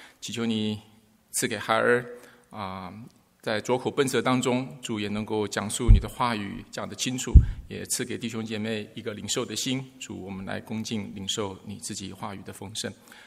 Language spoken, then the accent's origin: Chinese; China; 但是我们中国人我们常常说失败是什么？成功之母。